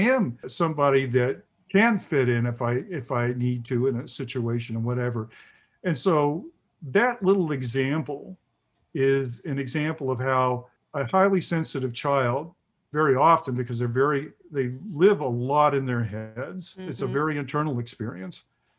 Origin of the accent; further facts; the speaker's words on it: the South, United States; And see, I grew up in the South in the 50s, late 50s and 60s and the early 70s